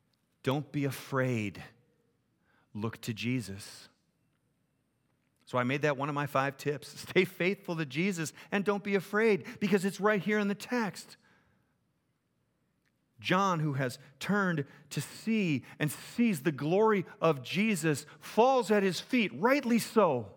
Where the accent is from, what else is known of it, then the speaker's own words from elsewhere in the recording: Southern United States, United States; accent: southern; My apologies to anybody who may be offended by my southern accent.